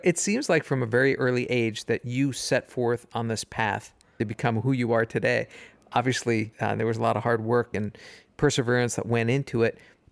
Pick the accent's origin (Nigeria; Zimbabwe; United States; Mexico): United States; New York; I'm from New York, but both of us as very young kids ended up in the woods of Michigan